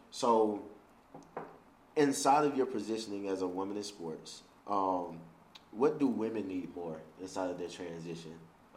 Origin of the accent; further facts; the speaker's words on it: Alabama, United States; Yeah. And it's so, because I'm from Alabama.